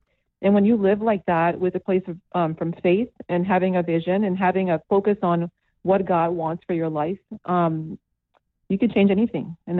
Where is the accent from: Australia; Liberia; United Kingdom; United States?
Liberia; I've been through 3 wars. I'm from Liberia, West Africa, surviving wars